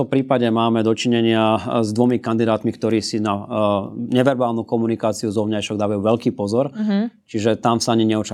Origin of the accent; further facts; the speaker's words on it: Banská Bystrica, Banská Bystrica Region, Slovakia; No ja napríklad pochádzam z Banskej Bystrice